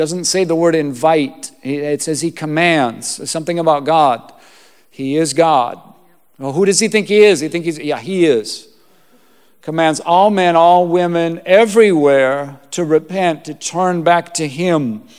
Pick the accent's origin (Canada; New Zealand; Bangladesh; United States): United States; Minnesota; moved away as an adult; now in Costa Rica; Now, sometimes, you know, we live in Costa Rica. I'm originally from Minnesota. Some people don't believe that, but I am from Minnesota. You betcha.